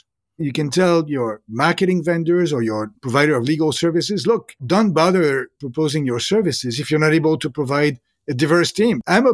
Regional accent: France; moved away; I did not grow up in this country. I grew up in France.

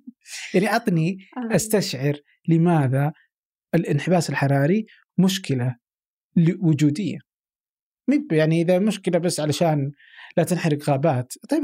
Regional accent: Oman; لما تتكلمين أحس أقدر كعماني أقدر أفهم أكثر،

